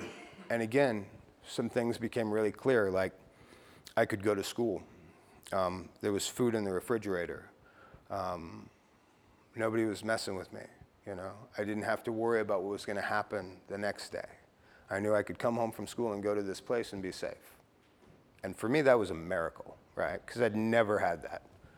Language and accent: English; Oklahoma City, Oklahoma, United States; born there; I was born in Oklahoma City. I got sober in Oklahoma City. About 2 blocks from where I was born is where I got sober, you know.